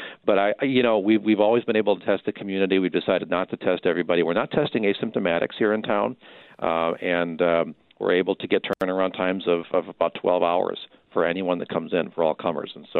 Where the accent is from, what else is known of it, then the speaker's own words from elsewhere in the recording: Milwaukee, Wisconsin, United States; I know I came from the Milwaukee area and I didn't know hospitals came this small before I moved up here 10 years ago.